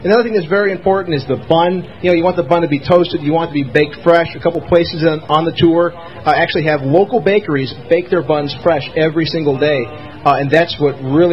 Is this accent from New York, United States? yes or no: no; New Mexico, United States; No, I have an Hispanic background. I'm from New Mexico